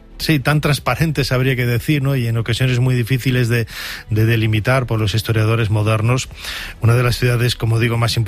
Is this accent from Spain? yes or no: yes; Spain; yo soy español